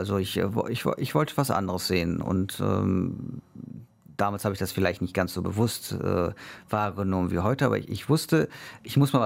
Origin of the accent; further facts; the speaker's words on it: Düsseldorf, North Rhine-Westphalia, Germany; born there; also alle 3 Kinder sind wir in Düsseldorf geboren. Wir haben direkt einen deutschen Ausweis bekommen. Wir hätten auch einen israelischen Pass haben können.